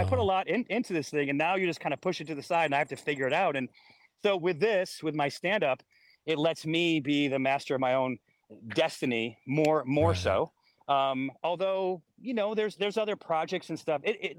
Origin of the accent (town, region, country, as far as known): Syracuse, New York, United States; born or raised there